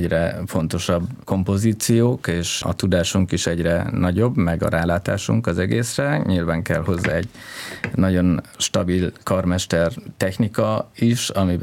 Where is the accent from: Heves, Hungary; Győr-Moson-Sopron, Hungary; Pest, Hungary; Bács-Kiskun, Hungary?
Heves, Hungary; én úgy nőttem föl, hogy Heves egy kisváros volt, ahol szerencsére volt egy zeneiskola, de alapvetően én a cigányzenében szocializálódtam, akkor valamit mindenki játszott körülöttem, gitár, tambura.